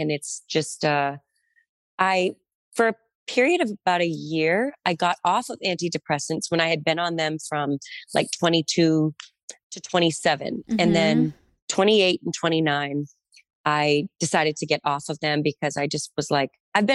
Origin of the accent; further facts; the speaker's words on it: Massachusetts, United States; I'm a tough cookie. I'm from Massachusetts. It's fine.